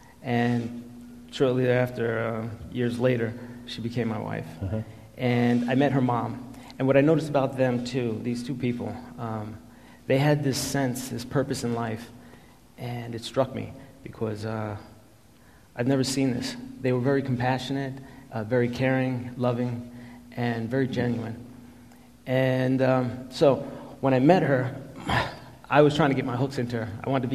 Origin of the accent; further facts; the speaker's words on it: Queens, New York, United States; I was born in 1967 in Queens to a young mother, a teenage mom, and dad. And I had an older sister, 14 months old. And life in Queens, I lived there for 6 years. It was pretty rough.